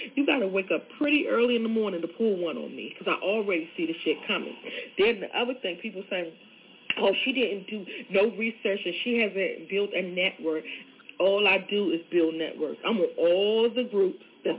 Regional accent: United States; accent: American; because you see I'm American, which you don't even know that I'm a Ghanaian too, but okay, I'm going to give you that I'm American because of my accent.

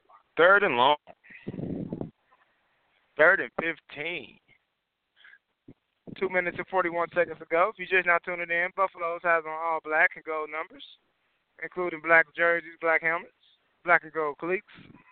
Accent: Muskogee, Oklahoma, United States; Just a little history about me, man. I'm from Oklahoma, Muskogee, Oklahoma.

